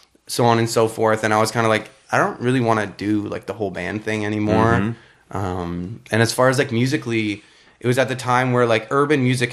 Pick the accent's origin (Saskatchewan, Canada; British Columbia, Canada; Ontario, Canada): Ontario, Canada; Hamilton; No, actually, I grew up in Hamilton.